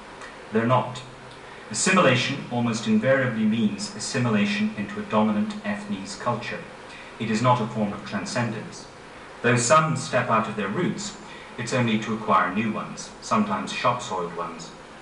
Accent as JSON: {"language": "English", "country": "Ireland", "said": "As an Irishman, you probably expect me to say that."}